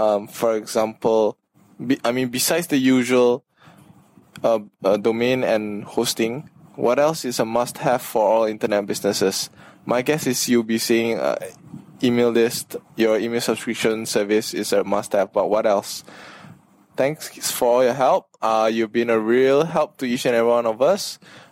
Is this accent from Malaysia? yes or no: yes; Malaysia; and I'm from Malaysia.